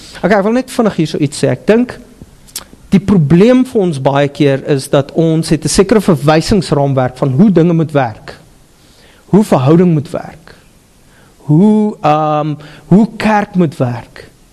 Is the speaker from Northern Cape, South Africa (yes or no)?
yes; Upington, Northern Cape, South Africa; ek kom van Appington af, so ek kan hoor praat